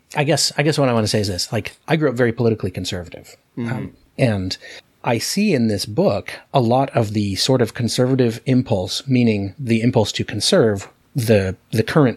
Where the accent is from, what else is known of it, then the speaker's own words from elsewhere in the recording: Alaska, United States; you and I growing up in Alaska, you know, there's an Alaskan pride, you know, like, hey, we're tougher than other people because we grew up in Alaska.